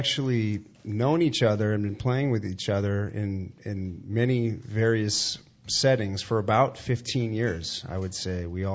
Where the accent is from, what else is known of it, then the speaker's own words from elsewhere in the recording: Lake Forest, Illinois, United States; I did. I grew up in the North Shore